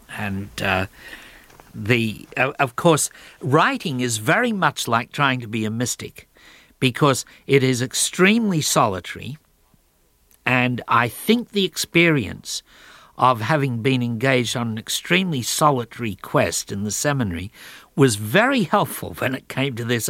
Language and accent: English; Australia; going to an all-boy school and then entering an all-boy seminary and then being an Australian